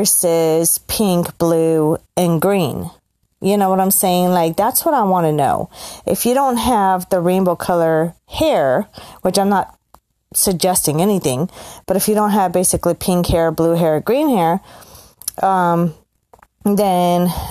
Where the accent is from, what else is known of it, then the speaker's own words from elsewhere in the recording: United States; And again, I love being an American